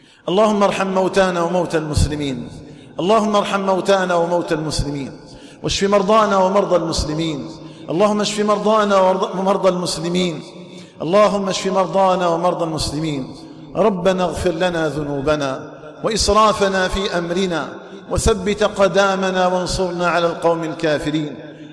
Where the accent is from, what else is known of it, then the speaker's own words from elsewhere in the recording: Algeria; اللهم اجعل بلدنا الجزائر آمنا مطمئنا